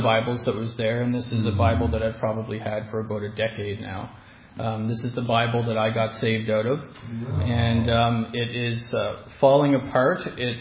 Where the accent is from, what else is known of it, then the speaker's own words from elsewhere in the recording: Cape Breton, Nova Scotia, Canada; born there; So I was born in Cape Breton, Nova Scotia.